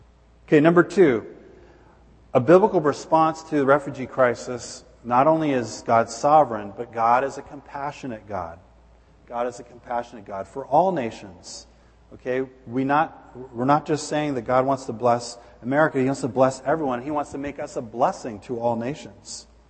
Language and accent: English; San Diego, California, United States; I was in San Diego, where my hometown is, and we had a little barbecue there.